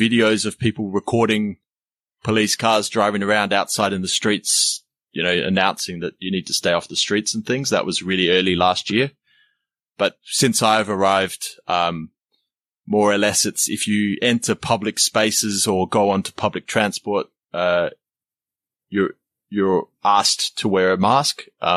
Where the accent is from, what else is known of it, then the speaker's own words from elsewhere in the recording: Adelaide, South Australia, Australia; I'm from Adelaide, which is a small, about 1.2 million people, city